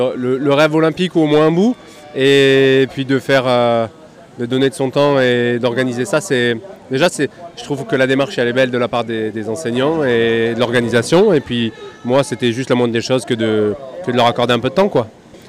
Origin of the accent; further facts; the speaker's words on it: France; On est français, on aime la gagne